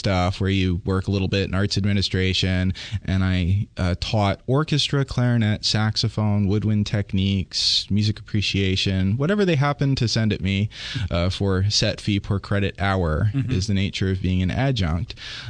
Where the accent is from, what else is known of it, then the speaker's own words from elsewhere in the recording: Allentown, Pennsylvania, United States; I am actually a native of Allentown, Pennsylvania.